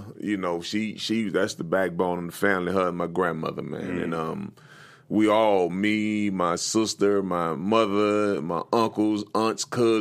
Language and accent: English; Galveston, Texas, United States; Galveston, Texas, man.